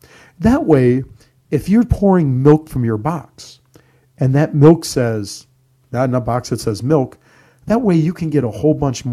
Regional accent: Chicago, Illinois, United States; I grew up in Chicago. Kraft is out of Chicago.

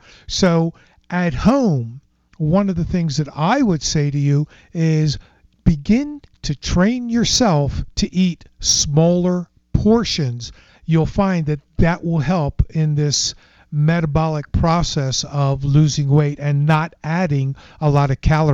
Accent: United States; I'm an American. How can I not inhale?

